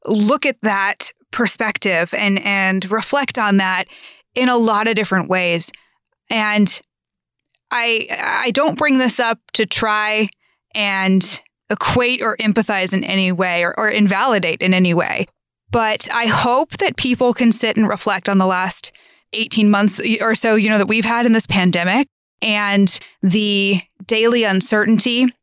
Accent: Orlando, Florida, United States; Because maybe it's because I grew up in Orlando and I've been to Disney too many times.

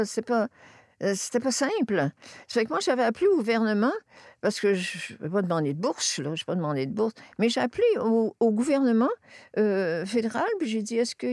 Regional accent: Quebec, Canada; accent: Saguenay; Pas comme moi, la fille fraîche pète du Saguenay, avec mon bel accent

